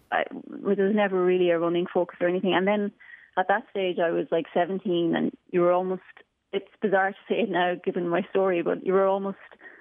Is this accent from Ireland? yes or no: yes; Ireland; being Irish